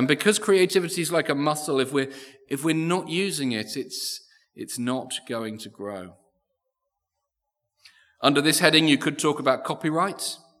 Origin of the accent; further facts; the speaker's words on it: United Kingdom; because I'm British and that's what we do.